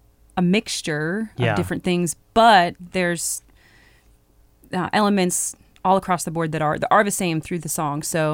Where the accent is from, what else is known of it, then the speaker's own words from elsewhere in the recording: Pacific Northwest, United States; I'm from the Pacific Northwest.